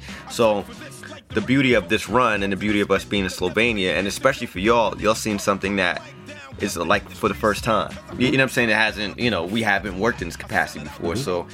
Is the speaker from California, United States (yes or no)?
no; Amityville, New York, United States; me and Fox kind of go back in a different way. We're both from Long Island.